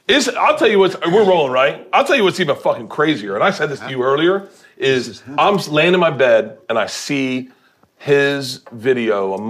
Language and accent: English; Florida, United States; I grew up in Florida and I went to school in Tallahassee.